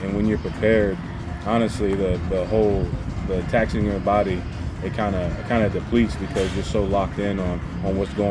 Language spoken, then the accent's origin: English; Danville, Illinois, United States; I'm from Danville, Illinois.